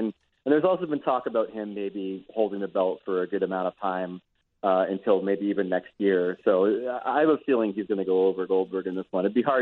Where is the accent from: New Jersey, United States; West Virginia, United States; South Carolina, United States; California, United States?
New Jersey, United States; because like, I grew up in New Jersey, and like, they taught cynicism in kindergarten